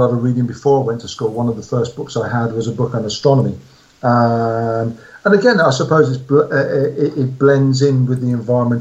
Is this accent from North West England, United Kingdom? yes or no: no; Birmingham, West Midlands, United Kingdom; because I grew up in Birmingham, which is the second city in the UK.